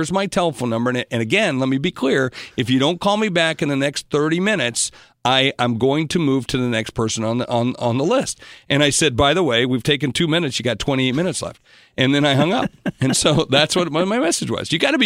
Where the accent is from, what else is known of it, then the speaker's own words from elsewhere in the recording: South Dakota, United States; You know, I'm from South Dakota. I'm from a place that most people consider a flyover state.